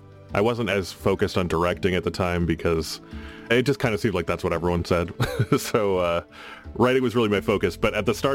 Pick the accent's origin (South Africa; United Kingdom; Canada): Canada; Edmonton, Alberta; I grew up in Edmonton.